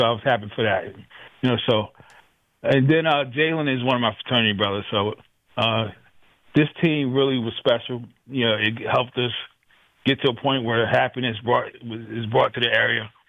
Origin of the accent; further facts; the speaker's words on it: Chester, Pennsylvania, United States; I'm from Chester, PA, born and raised.